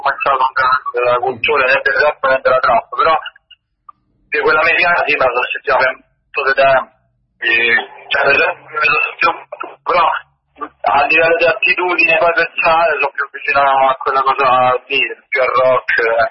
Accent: Rome, Lazio, Italy; sono di Roma

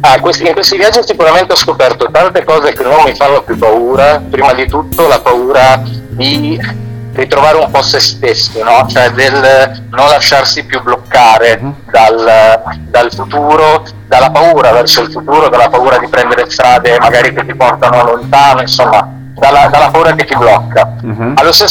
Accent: Genoa, Liguria, Italy; che da genovese, vuol dire, è una data che si sente

